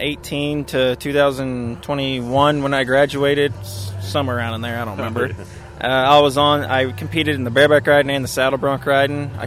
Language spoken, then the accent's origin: English; Arkansas, United States; I grew up in Arkansas, and I've always loved being outdoors near animals and whatnot, but I did not rodeo until I was 13.